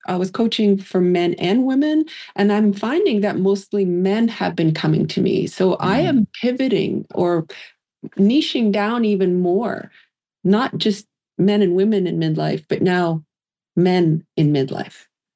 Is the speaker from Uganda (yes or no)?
no; Canada; I'm Canadian, he's in the US.